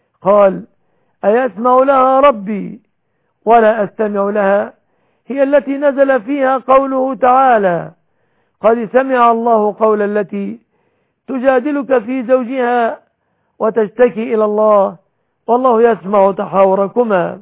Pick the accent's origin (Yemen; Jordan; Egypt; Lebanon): Egypt